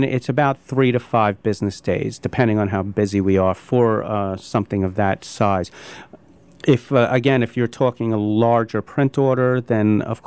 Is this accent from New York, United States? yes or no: yes; Long Island, New York, United States; also born or lived in Brooklyn, United States; now in Chapel Hill, United States; Well, my wife grew up in downtown Brooklyn, and I grew up on Long Island. I lived in Brooklyn for 13 years prior to moving to Chapel Hill